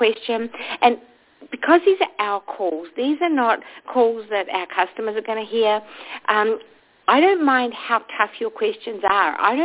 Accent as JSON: {"language": "English", "country": "New Zealand", "lives_now": "Los Angeles, United States", "said": "Well, I'm not originally from Los Angeles. I'm originally from a little country called New Zealand, but I've been in the United States now for 10 years."}